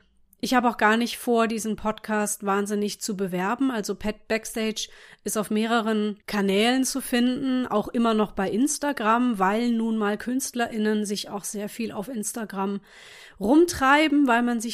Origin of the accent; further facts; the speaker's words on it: Neustadt an der Weinstraße, Rhineland-Palatinate, Germany; Ich bin in Neustadt an der Weinstraße aufgewachsen, eine kleine Stadt in der Pfalz, wobei so klein ist sie, glaube ich, inzwischen gar nicht mehr.